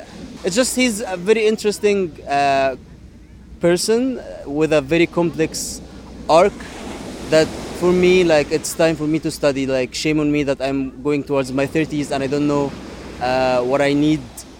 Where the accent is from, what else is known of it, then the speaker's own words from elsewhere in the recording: Egypt; I am from Egypt, born and raised. So I never been exposed to the American culture